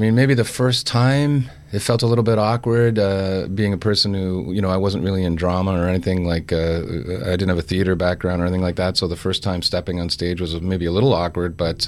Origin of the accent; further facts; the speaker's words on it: Burlington, Ontario, Canada; actually I grew up in Burlington, so I contacted